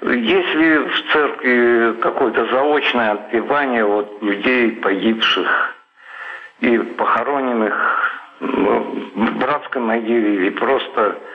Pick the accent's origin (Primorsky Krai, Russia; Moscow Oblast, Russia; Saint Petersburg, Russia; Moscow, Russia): Saint Petersburg, Russia; Я из Санкт-Петербурга.